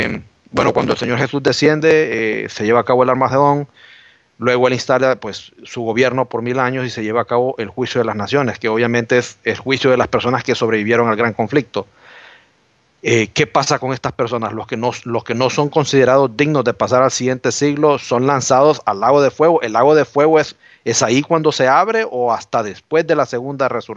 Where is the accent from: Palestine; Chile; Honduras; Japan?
Honduras; yo tengo años de estar visitando diferentes iglesias, mayormente allá en Honduras, en mi país